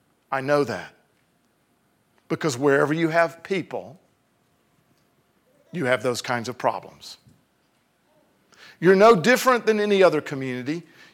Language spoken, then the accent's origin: English; Greenville, South Carolina, United States; My wife and I grew up in the South. We were actually born and raised in South Milwaukee. Just kidding. I'm from my wife's from Atlanta, and I'm from Greenville, South Carolina. Hence the accent.